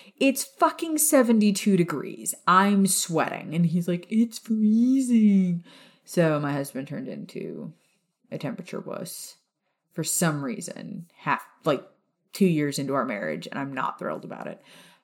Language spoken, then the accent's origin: English; Florida, United States; we grew up in South Florida where the summers are essentially January is winter.